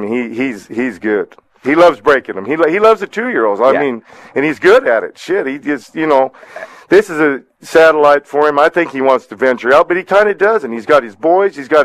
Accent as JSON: {"language": "English", "region": "New Mexico", "country": "United States", "tie": "born or raised there", "said": "New Mexico."}